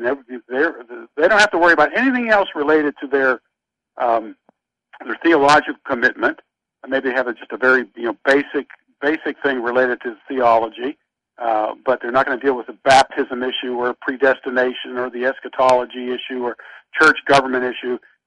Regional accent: Pittsburgh, Pennsylvania, United States; I was from Pittsburgh area as well.

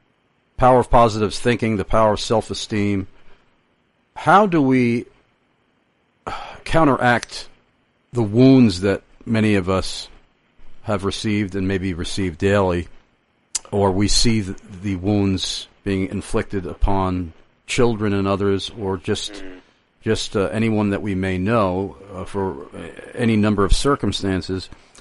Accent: United States; I am certainly unashamed for being an American. I am grateful for being an American. I love being an American, even though I'm dismayed by much of what goes on in this country

